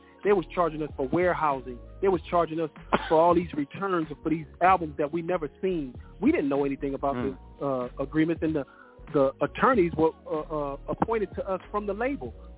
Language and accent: English; Los Angeles, California, United States; man, I grew up in South Central, man, on the west side. I grew up on Slauson and Dinker, man.